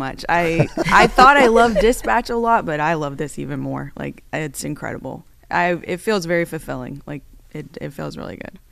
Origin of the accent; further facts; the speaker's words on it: Mount Holly Springs, Pennsylvania, United States; also born or lived in Newark, New Jersey / Newville, Pennsylvania; I was born in Newark, New Jersey. I was raised in Mount Holly Springs, Pennsylvania. I actually used to live in Newville, Pennsylvania.